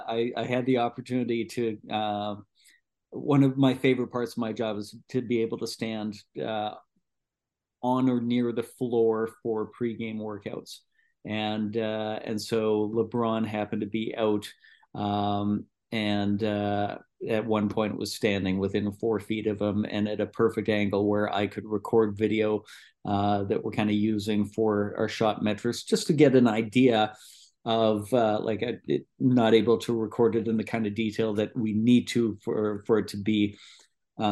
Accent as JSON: {"language": "English", "country": "Canada", "said": "And as a Canadian, I love going down"}